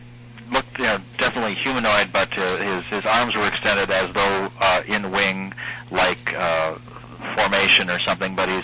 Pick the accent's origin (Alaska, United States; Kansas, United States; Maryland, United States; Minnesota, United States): Minnesota, United States; Winona; here I'm calling from Winona, Minnesota, and it seems, I don't know, since I've moved back here, I grew up here and come back